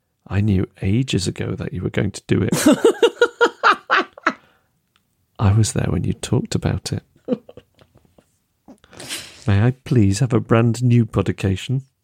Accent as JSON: {"language": "English", "town": "Macclesfield", "region": "North West England", "country": "United Kingdom", "said": "You may not remember, but I sat in on your show a couple of years ago. I'm from Macclesfield."}